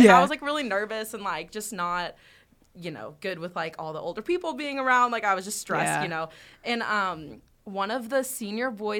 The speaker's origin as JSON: {"language": "English", "town": "Nashville", "region": "Tennessee", "country": "United States", "tie": "born or raised there", "said": "I'm very thankful that I grew up in Nashville, but it was very intimidating because everywhere there were just like amazing musicians and stuff"}